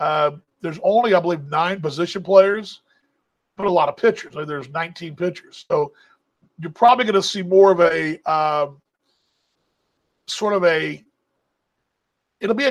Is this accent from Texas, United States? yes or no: yes; Dallas, Texas, United States; That's not my hometown. My hometown is Dallas. Big difference, right? I mean, 4 hours different.